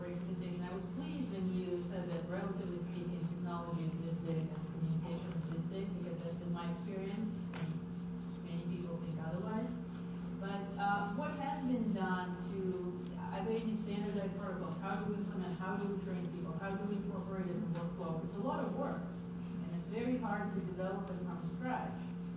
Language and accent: English; New York, United States; New York.